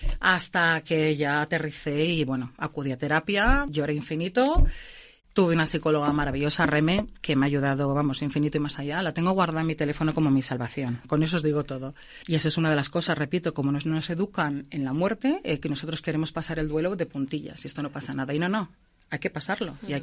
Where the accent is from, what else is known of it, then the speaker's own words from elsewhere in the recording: León, Castile and León, Spain; also born or lived in Houston, United States; nosotros vivíamos en Houston, Texas, como tú bien decías. Estábamos allí trabajando, ambos españoles. Yo, de hecho, soy de aquí de León.